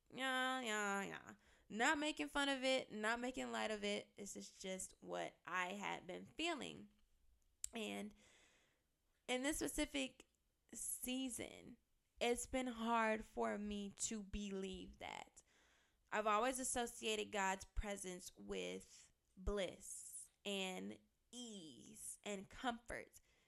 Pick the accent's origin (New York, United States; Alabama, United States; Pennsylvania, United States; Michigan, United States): Michigan, United States; Detroit; If you don't know, I'm from Michigan, from the D to be exact, the only city that we recognize around these parts.